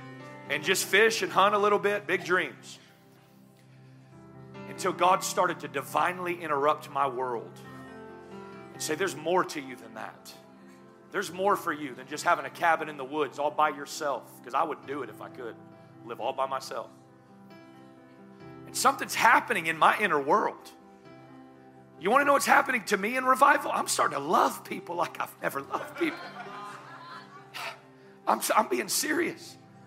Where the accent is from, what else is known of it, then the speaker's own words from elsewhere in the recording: the South, United States; listen, I'm from the South. I'm still old school.